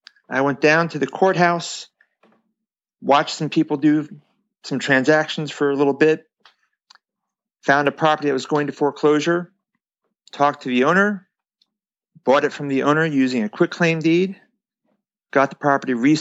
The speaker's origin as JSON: {"language": "English", "region": "New Jersey", "country": "United States", "tie": "born or raised there", "said": "Okay. Well, I grew up in New Jersey. I bought my first property when I was 18 and just grew it from there."}